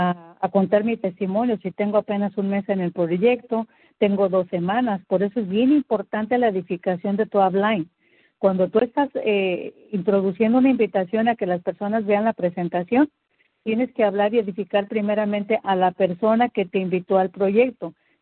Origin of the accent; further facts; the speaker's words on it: Morelos, Mexico; Soy mexicana, soy del estado de Morelos.